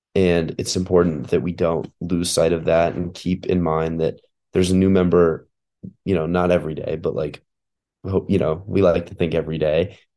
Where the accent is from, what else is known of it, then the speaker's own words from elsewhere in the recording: Denver, Colorado, United States; And I'm from Denver, Colorado, in Rocky Mountain region, and I cannot wait to talk about founding AZA with you all.